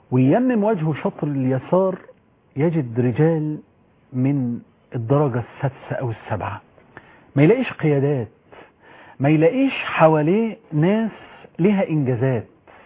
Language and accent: Arabic; Egypt; عندنا في مصر